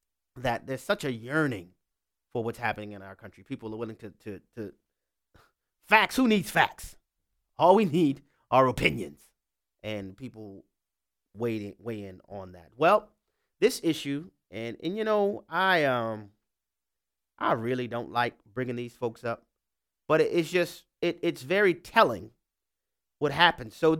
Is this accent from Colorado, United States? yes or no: no; Louisiana, United States; We'll begin in my home state of Louisiana, where Sonia is on the line.